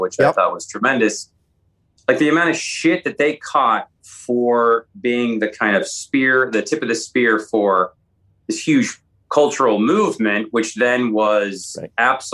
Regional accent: Seattle, Washington, United States; I grew up in Seattle. So it meant a lot.

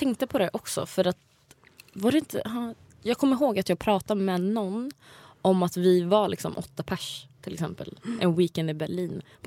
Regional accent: Värmland, Sweden; Jag är från Värmland.

